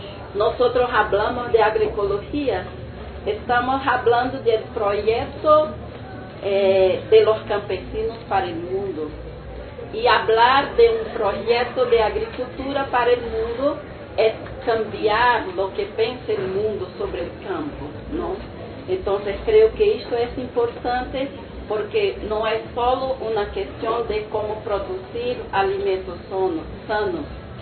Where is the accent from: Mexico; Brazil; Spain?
Brazil; first language Portuguese; Spanish is a second language; Yo no hablo muy bien español. … de Brasil. Hablo portugués.